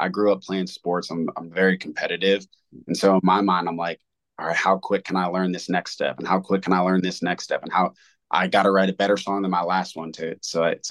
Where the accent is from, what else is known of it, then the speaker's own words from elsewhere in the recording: Maryland, United States; born there; also born or lived in Rhode Island / South Korea / Virginia / South Carolina; I was born in Maryland and moved to Rhode Island for a few years. My dad was in the Army, so this is why we moved around.